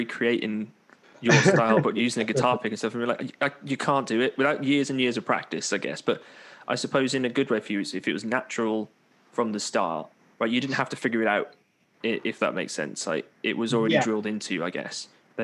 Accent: Birmingham, West Midlands, United Kingdom; accent: Brummie; I was going to do a Brummie accent. I am from Birmingham. I'm not going to do the Brummie accent.

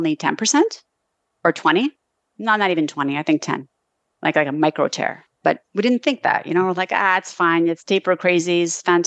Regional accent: Montreal, Quebec, Canada; So I grew up in Montreal. I now live like on the outskirts of Montreal, Quebec, not far from you. And I grew up in a traditional Italian Canadian family.

